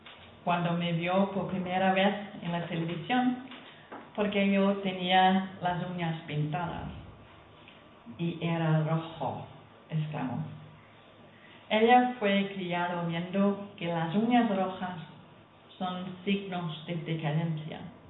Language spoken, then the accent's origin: Spanish; Denmark; first language Danish; Spanish is a second language; en danés, en mi lengua materna.